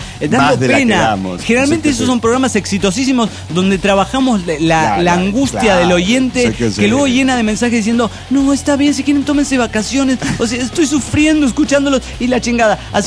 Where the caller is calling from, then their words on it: Mexico City, Mexico; del DF mexicano.